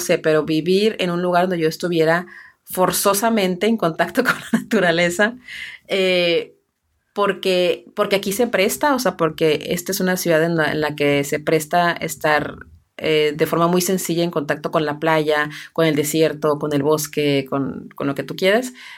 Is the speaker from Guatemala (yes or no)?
no; Mexicali, Baja California, Mexico; yo nací y crecí en Mexicali, donde hay un árbol cada kilómetro, nomás porque Dios es muy grande y nos tiene piedad, pero es una ciudad muy caliente, es un desierto